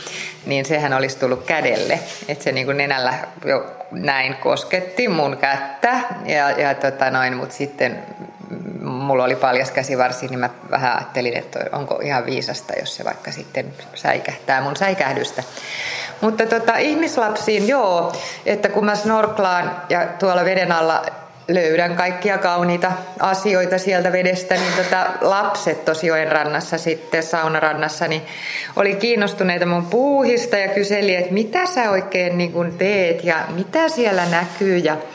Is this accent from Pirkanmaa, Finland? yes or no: yes; Tampere, Pirkanmaa, Finland; born there; Mä oon oikeastaan käynyt syntymässä Tampereella, mutta siis mun juuret ovat kyllä niin kuin hyvin syvässä Pispalan moreenissa ja Hämeenkyrön mullassa. Et mun isän suku on sieltä niin kuin ihan jostain 1600-luvulta.